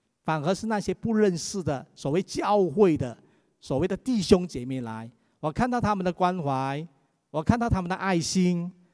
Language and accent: Chinese; Kulai, Johor, Malaysia; 我是在马来西亚长大的，我是在马来西亚罗佛州古莱一个镇。